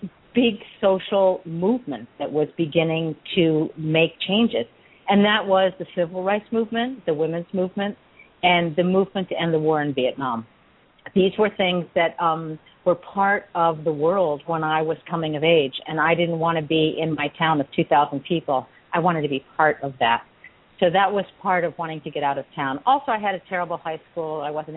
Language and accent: English; Pennsylvania, United States; That's true. I grew up in a small town near Scranton, P